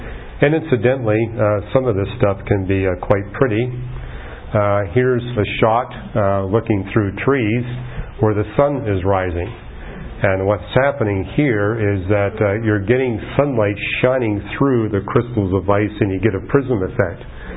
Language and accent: English; Canada; now in California, United States; Growing up in Canada, I think I've seen every kind of frost there is.